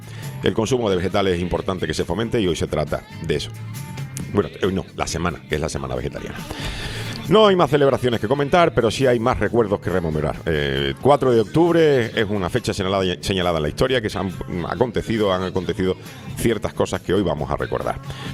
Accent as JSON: {"language": "Spanish", "country": "Spain", "said": "la verdad es que los que hemos estado toda la vida somos los españoles"}